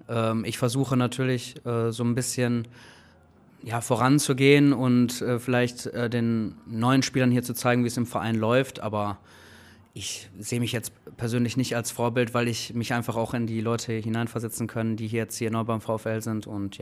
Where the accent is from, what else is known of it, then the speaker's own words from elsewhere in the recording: Essen, North Rhine-Westphalia, Germany; Ich komme ursprünglich aus Essen, das ist meine Heimatstadt. Aber ja, ich bin einfach ein Kind aus dem Ruhrpott